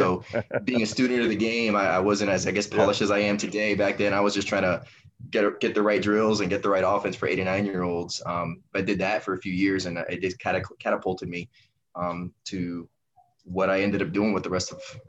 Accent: Miami, Florida, United States; I'm from Miami, born and raised.

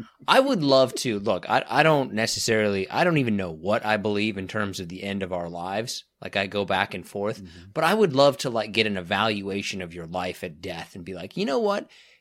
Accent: Derby, Kansas, United States; I was raised in Derby, Kansas, where you're essentially – look, and this is just how small places are.

